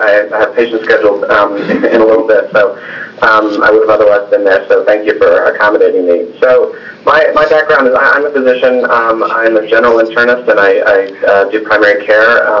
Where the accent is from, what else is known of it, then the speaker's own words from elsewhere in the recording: Monmouth, Oregon, United States; For the record … from Monmouth, Oregon.